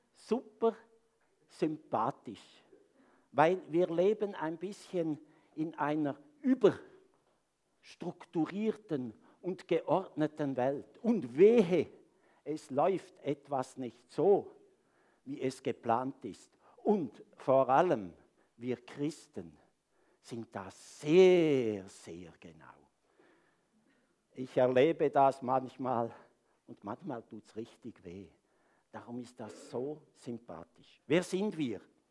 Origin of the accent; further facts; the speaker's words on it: Chur, Graubünden, Switzerland; Keine Angst, ich kann Schweizerdeutsch, ich bin in Chur aufgewachsen.